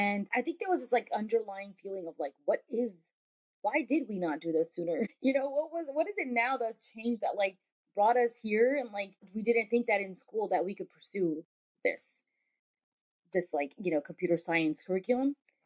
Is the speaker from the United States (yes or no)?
no; Pakistan; my path is different, not just because I'm Pakistani, but because I'm a child of immigrants.